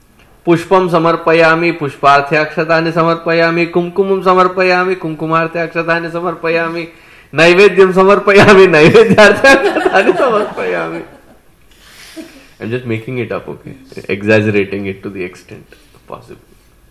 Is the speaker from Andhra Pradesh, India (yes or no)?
yes; Andhra Pradesh, India; first language Telugu; English is a second language; now in United States; And I, coming from Andhra Pradesh, I recognized very well it is Telugu.